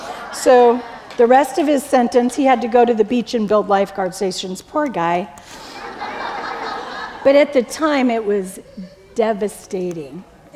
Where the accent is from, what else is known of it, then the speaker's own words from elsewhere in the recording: California, United States; I'm from Orange County, so I grew up at Disneyland